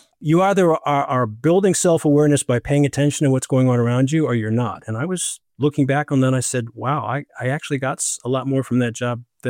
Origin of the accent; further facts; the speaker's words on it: Milwaukee, Wisconsin, United States; And I came back to Milwaukee in my hometown.